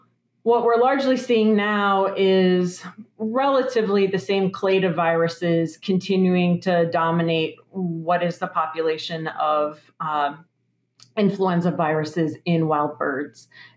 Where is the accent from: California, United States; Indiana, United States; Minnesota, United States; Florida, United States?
Minnesota, United States; We're still having issues in turkey flocks in the upper Midwest, my home state of Minnesota, for example.